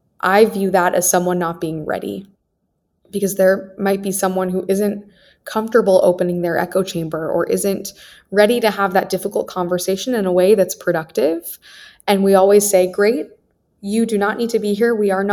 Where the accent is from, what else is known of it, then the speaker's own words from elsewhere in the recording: Wichita, Kansas, United States; I got so much more out of my experience growing up in Wichita, being surrounded by people who were completely different from me.